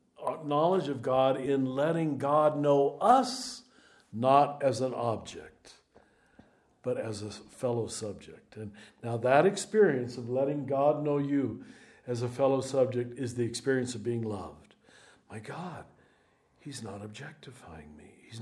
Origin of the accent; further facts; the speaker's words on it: United States; I'm a capitalist too because I'm an American. It's just, it comes with our mother's milk.